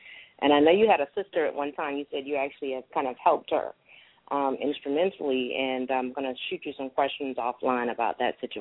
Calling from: South Carolina, United States; Hi, my blue. … I'm calling you from South Carolina.

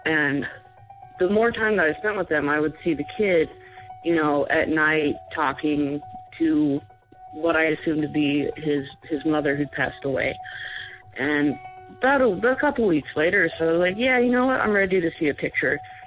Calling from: New Mexico, United States; I'm from New Mexico.

